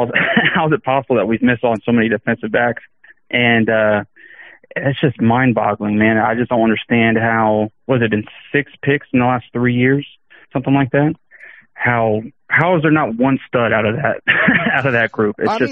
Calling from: Lithia, Florida, United States; Calling from Lithia, the Fishhawk area.

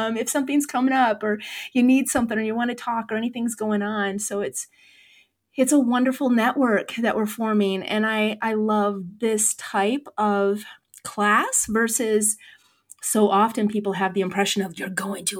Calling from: Westminster, Colorado, United States; I am recording from Westminster, Colorado, so just north of downtown Denver

